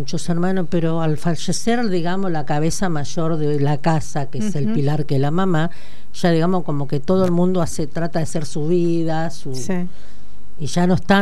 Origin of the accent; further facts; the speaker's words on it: Paraná, Entre Ríos, Argentina; now in Buenos Aires, Argentina; Yo soy de Entre Ríos, Paraná.